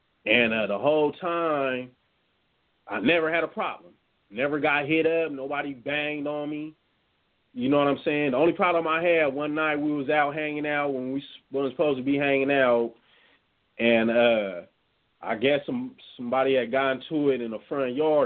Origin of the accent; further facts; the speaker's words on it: San Diego, California, United States; also born or lived in Los Angeles; I'm from San Diego, California.